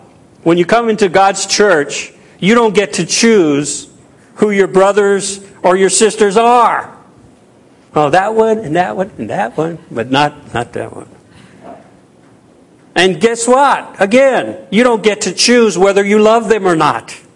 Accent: Louisiana, United States; Of course, I'm Cajun, and I'm French, from Louisiana.

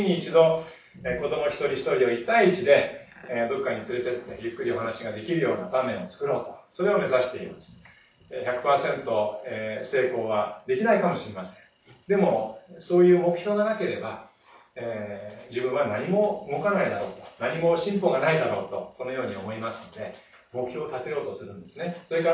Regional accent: Nagano, Japan; also born or lived in Tohoku; 私は東北で小学校に上がるまでいて、そして長野県が一番長いんですけれども、どちらも雪国で、

